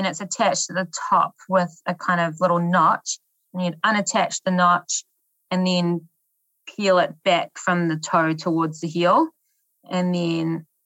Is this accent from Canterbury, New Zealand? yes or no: no; Dannevirke, Manawatū-Whanganui, New Zealand; In Dannevirke, which is a small town on the North Island.